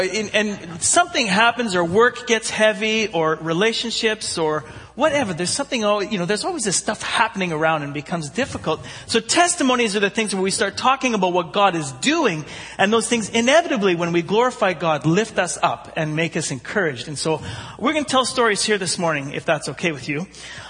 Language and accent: English; Edmonton, Alberta, Canada; I grew up in Edmonton.